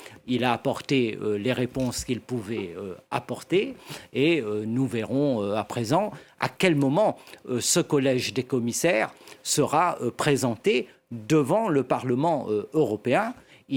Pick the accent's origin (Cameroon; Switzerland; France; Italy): France; Réunion; Je suis très inquiet en tant que réunionnais par cet accord